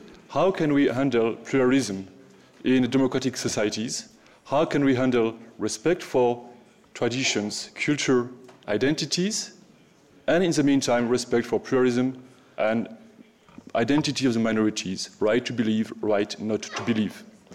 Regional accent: Strasbourg, Grand Est, France; I'm from Strasbourg.

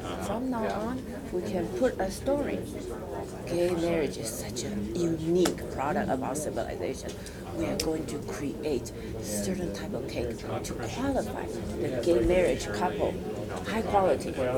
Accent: Taiwan; English is a second language; I'm from Taiwan, I'm China.

